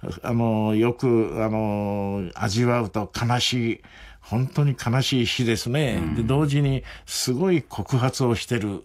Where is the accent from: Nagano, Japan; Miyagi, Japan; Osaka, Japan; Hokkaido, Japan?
Hokkaido, Japan; Sapporo; 私は大学は京都で出身が札幌ですから